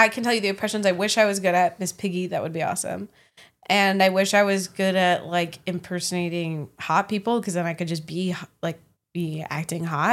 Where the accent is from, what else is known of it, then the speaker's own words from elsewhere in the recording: Michigan, United States; I'm from Michigan but too, but I've mitten? Always said mitten.